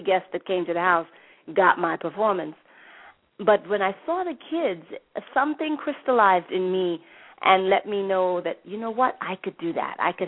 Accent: Trinidad & Tobago; Yeah. I was in Trinidad. You know, I'm originally from Trinidad.

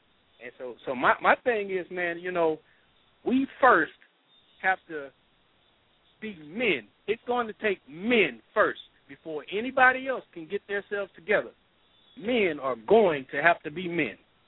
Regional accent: the South, United States; born there; why is it that I was born in the South

